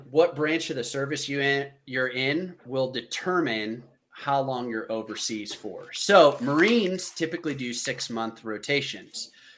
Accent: Oklahoma, United States; Some of these guys are like from the Northeast. I'm like, why? Because I'm from Oklahoma?

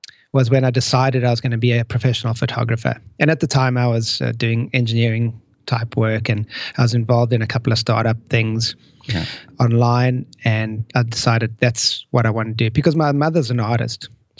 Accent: South Africa; moved away as an adult; also born or lived in United States; So I grew up in South Africa, and in my 20s, I left and traveled a little bit and ended up back there.

